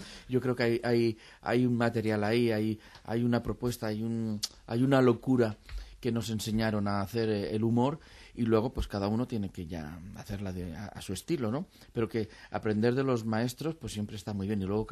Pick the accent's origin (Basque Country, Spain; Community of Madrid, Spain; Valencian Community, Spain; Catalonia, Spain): Valencian Community, Spain; Valencia; que yo soy de Valencia y en Valencia no bebo agua del grifo